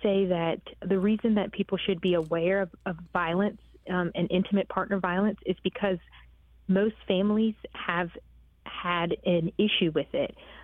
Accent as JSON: {"language": "English", "town": "Portsmouth", "region": "Virginia", "country": "United States", "tie": "born or raised there", "said": "I grew up in Portsmouth, Virginia, always with a family dedicated to loving God and serving others. I went to university here"}